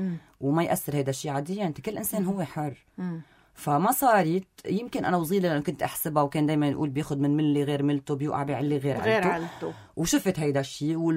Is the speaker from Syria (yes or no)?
yes; Syria; لأنه أنا سوري الخوازيق اللي بظهري كتير دافشيني لقدام